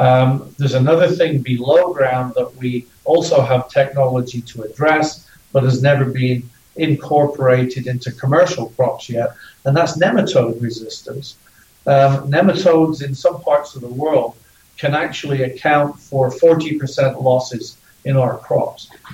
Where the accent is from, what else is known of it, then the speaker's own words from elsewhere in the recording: Ireland; because I'm Irish.